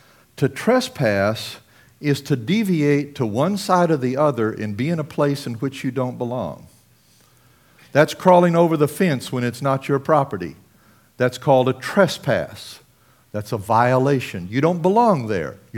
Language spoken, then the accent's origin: English; Southwest, United States; Well, I grew up in the Southwest. I hunted all my life.